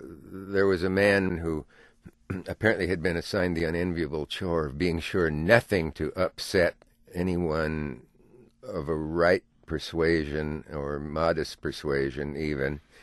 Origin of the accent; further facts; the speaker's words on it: Nebraska, United States; I'm from Nebraska and I went to Yale.